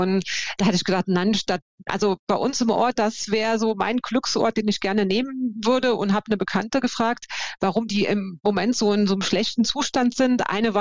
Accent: Saarland, Germany; wie wahnsinnig schön grün ist es bei uns im Saarland.

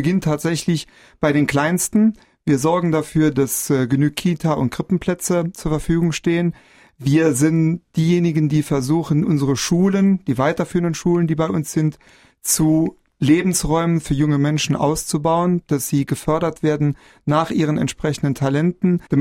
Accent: Nalbach, Saarland, Germany; am Littermannkreuz in Nalbach, da wo ich herkomme

